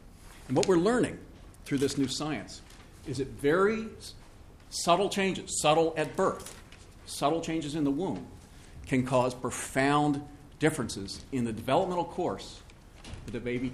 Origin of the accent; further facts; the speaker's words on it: Virginia, United States; I come from Virginia, where it was 57 yesterday.